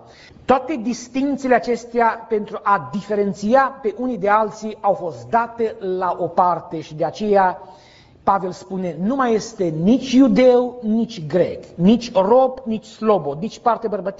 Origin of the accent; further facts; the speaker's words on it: Romania; Noi, pentru că suntem români, avem limba noastră și națiunea noastră